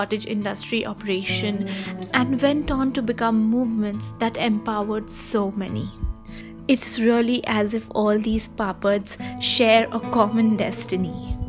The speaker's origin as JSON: {"language": "English", "town": "Mumbai", "region": "Maharashtra", "country": "India", "tie": "born or raised there", "also_born_or_lived": "northern and western India", "moved": "as an adult", "said": "all my life growing up in Mumbai and having lived in several parts of northern and western India"}